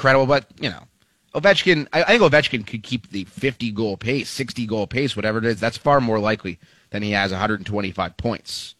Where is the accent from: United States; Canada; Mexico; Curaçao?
Canada; Do I have the right interpretation here as a Canadian?